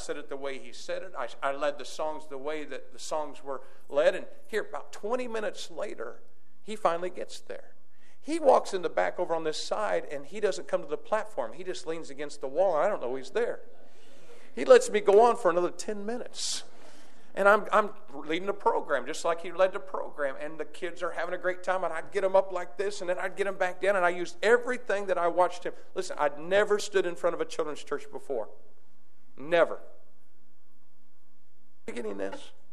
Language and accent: English; Jacksonville, Indiana, United States; I'm from Jacksonville, Indiana. Hello. I don't think there's this many people in Jacksonville that's in this room.